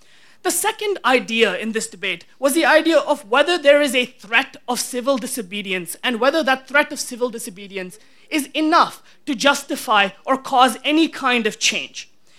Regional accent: India; As an Indian with grandparents who actually fought for the independence in India, I don't need to be told that civil disobedience has its ways of working

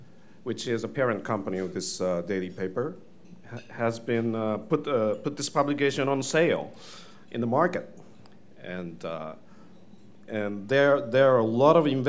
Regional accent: Japan; English is a second language; moved away as an adult; Please forgive me for my poor English, because I'm a pure Japanese. I grew up in Japan until I was 22.

